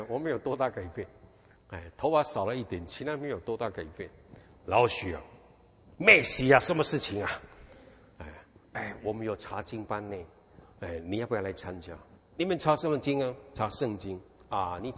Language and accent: Chinese; Taipei, Taiwan; 我在台湾出生长大，然后呢，我以前在台北住的地方转出来，又转就是一个老松国小